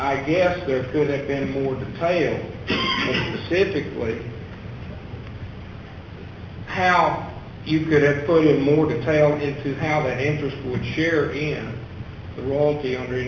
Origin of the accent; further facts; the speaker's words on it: Midland, Texas, United States; I'm from Midland, Texas.